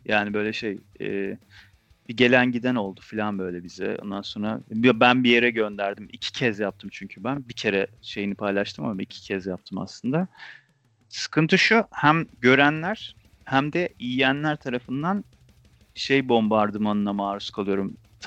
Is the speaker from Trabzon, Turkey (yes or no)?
yes; Trabzon, Turkey; Şimdi biz fakirler tabii. Yani biz Trabzon'dan.